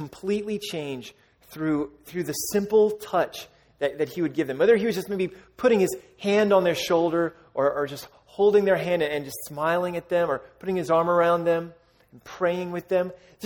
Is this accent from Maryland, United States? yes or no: no; Alabama, United States; Some of you guys know I'm from Alabama. My dad is a pastor in Alabama.